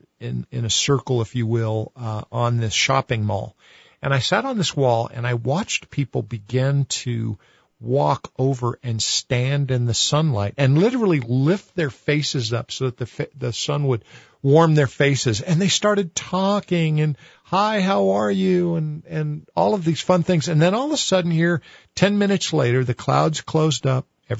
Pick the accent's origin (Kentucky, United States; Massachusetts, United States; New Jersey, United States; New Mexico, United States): New Mexico, United States; Of course, this is a person that's raised and born and raised in New Mexico. Plenty of sunshine down here.